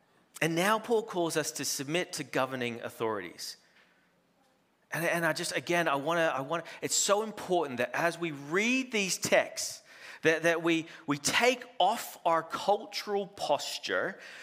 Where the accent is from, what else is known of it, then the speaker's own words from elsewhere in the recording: Australia; But as the resident Aussie here, I know that I'm in good company with you all